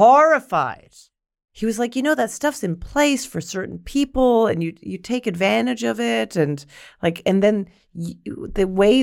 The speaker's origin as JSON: {"language": "English", "country": "Canada", "lives_now": "New York, United States", "said": "I'm from Canada, and I'm an NYU student."}